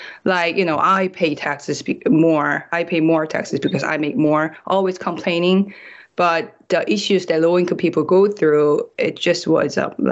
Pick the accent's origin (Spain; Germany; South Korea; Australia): South Korea; English is a second language; now in United States; I am originally from South Korea, and then I moved to U.S. in 2018.